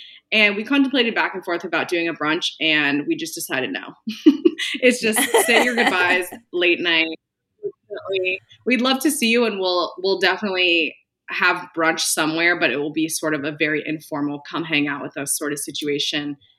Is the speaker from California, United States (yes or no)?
yes; California, United States; also born or lived in New York City; So I originally am from California.